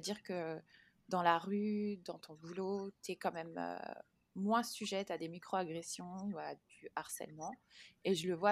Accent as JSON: {"language": "French", "country": "France", "accent": "French", "lives_now": "United States", "said": "moi, j'ai un petit accent français quand je parle anglais. C'est pas un problème, je peux être quand même américaine."}